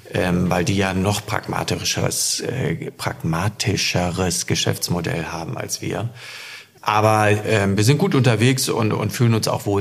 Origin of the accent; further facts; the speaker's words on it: Hamburg, Germany; Ich komme aus Hamburg, also Hamburg finde ich auch ganz toll.